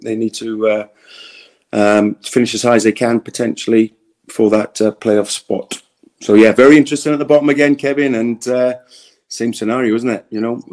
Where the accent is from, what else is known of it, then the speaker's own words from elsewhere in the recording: Newport, Wales, United Kingdom; going to Newport County, and Newport, unfortunately, my hometown club